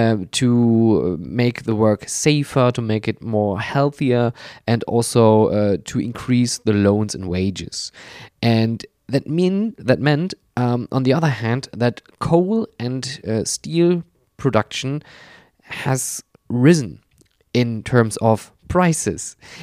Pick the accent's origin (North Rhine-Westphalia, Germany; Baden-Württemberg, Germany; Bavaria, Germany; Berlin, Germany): North Rhine-Westphalia, Germany; Oberhausen; And my hometown is a small place called Oberhausen.